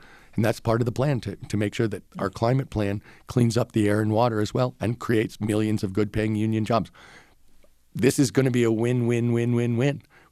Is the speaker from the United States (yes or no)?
yes; California, United States; fighting to stop the last fossil fuel plant that I think will ever be proposed in my home state of California, in Oxnard at Puente.